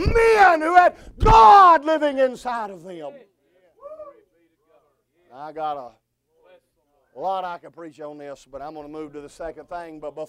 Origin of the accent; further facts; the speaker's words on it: Mississippi, United States; I told you Tuesday morning, I'm from Mississippi. We have our own language.